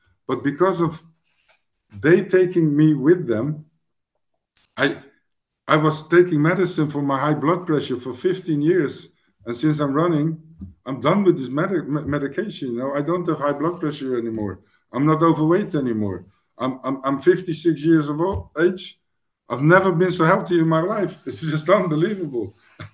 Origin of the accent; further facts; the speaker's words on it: Rotterdam, South Holland, Netherlands; English is a second language; I go to a men's meeting in my hometown in Rotterdam